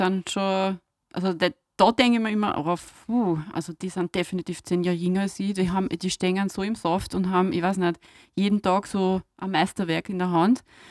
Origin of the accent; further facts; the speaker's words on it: Lower Austria, Austria; Ich bin im Waldviertel aufgewachsen, ich habe keine Ahnung, wie sich das aufhört